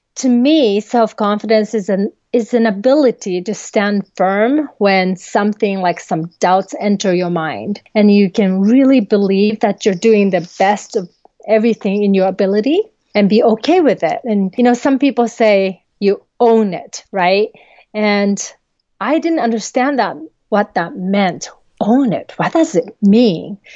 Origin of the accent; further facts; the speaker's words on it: Japan; I'm actually originally from Japan, so I'm Japanese.